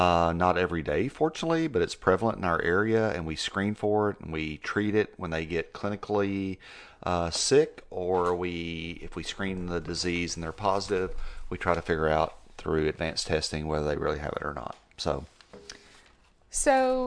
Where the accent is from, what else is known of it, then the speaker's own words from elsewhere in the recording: Texas, United States; I mean, I'm from Texas.